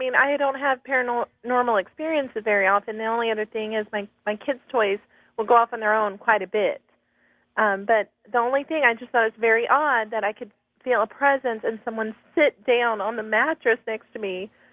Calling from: Houston, Texas, United States; I'm calling from Houston

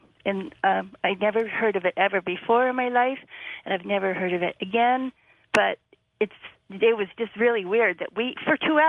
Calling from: Toronto, Ontario, Canada; calling from Toronto.

